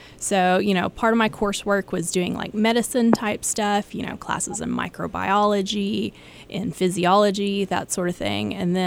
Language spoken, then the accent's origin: English; Texas, United States; I went to Texas A&M. I'm from Texas.